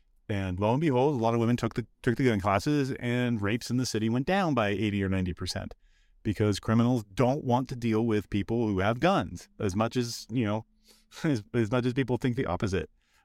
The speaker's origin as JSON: {"language": "English", "town": "Los Angeles", "region": "California", "country": "United States", "tie": "born or raised there", "said": "So we're in Los Angeles. I grew up in Los Angeles. I remember the Rodney King riots."}